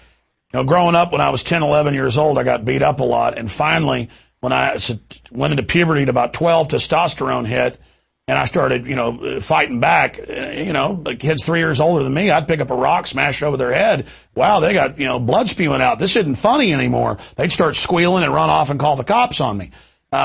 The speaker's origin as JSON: {"language": "English", "town": "Rockwall", "region": "Texas", "country": "United States", "tie": "born or raised there", "said": "I grew up in Rockwall outside Dallas and watched the police steal the drugs"}